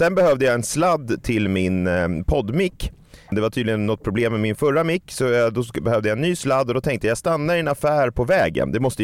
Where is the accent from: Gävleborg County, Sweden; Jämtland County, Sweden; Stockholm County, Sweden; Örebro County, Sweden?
Stockholm County, Sweden; Stockholm; Jag är inte utanför min hemstad så mycket